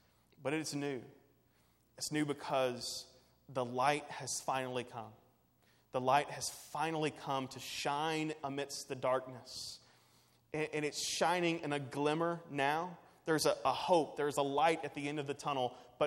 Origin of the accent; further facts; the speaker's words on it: Louisville, Kentucky, United States; I grew up in Louisville. Horse racing is just a natural analogy for me. Grew up around the track.